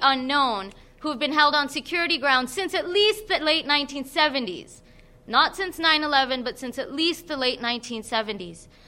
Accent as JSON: {"language": "English", "town": "Vancouver", "region": "British Columbia", "country": "Canada", "said": "I'm from Vancouver. No, where are you really from? East Van."}